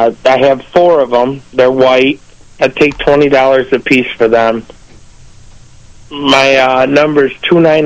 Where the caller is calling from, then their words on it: Warsaw, New York, United States; Calling from Warsaw.